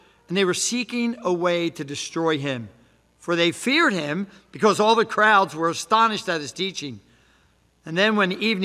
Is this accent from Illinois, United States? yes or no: no; Philadelphia, Pennsylvania, United States; Because I'm from Philadelphia, and I'm thinking he left the city.